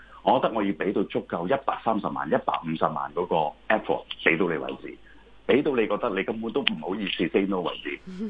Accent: Hong Kong; 咁佢都好客氣嘅對我哋香港人，亦都幾好尊重我哋嘅

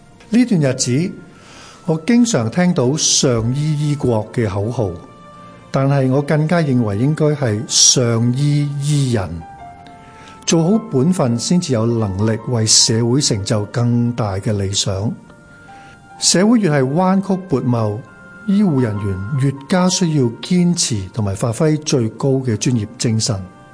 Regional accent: Hong Kong; 我衷心希望我们这个生于斯长于斯的香港会变得更好。

